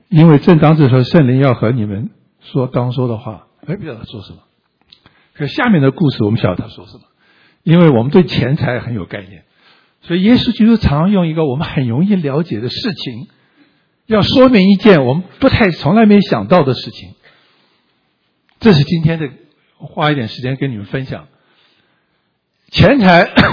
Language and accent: Chinese; Taiwan; also born or lived in Kunming, China; 当我这个小时候长大在台湾，我身在昆明，但是解放前或者是沦陷前啊，看你从哪来，我父亲就去台湾，我们就跟着去。